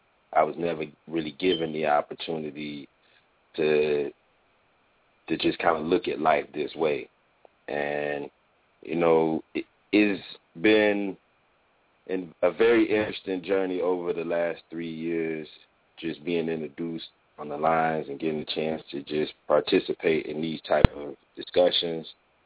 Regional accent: Pompano Beach, Florida, United States; I'm from Pompano Beach, Florida.

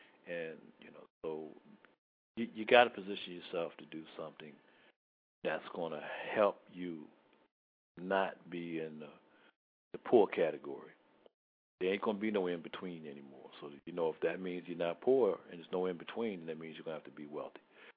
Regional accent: Baltimore, Maryland, United States; some stores that I'm familiar with in my hometown, in Baltimore, Maryland area.

